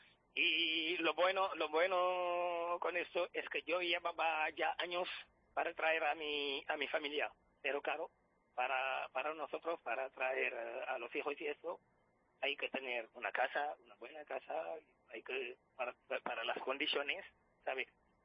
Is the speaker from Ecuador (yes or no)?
no; Senegal; now in Barromán, Spain; Soy senegalés y llevo ya 9 años aquí en España, pero 4 en Barromán.